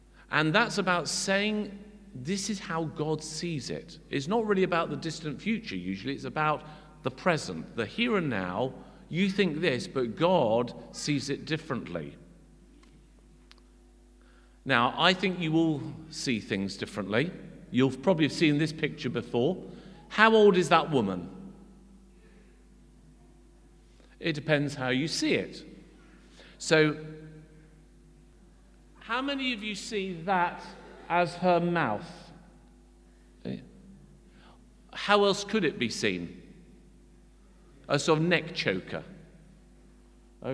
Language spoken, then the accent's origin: English; Guernsey; I was brought up on Guernsey, there was lots of sea.